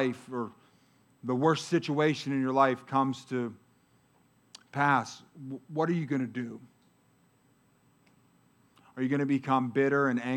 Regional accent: Pennsylvania, United States; I'm a recovering number threer. Born and raised in the Mon Valley.

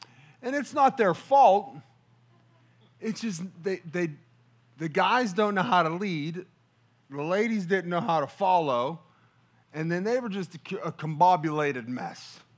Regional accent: Pittsburgh, Pennsylvania, United States; I'm from Pittsburgh, so we make words sound exactly the same.

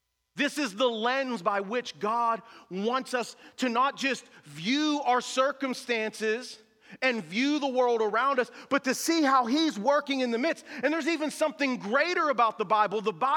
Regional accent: North Braddock, Pennsylvania, United States; I grew up here in North Braddock. No dad, mom doing her best, working. I'm the oldest.

